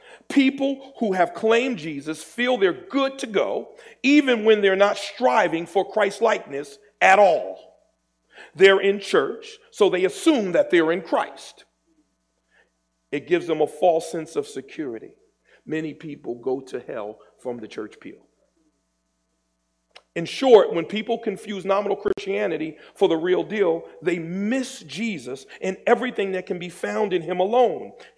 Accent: New Jersey, United States; I grew up in Jersey. I bought a house in Palmyra.

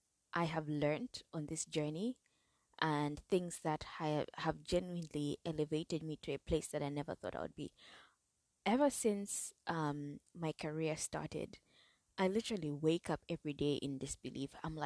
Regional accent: Zambia; I know I come from Zambia, and I know that being from Zambia, sometimes because we see a limit on so many things.

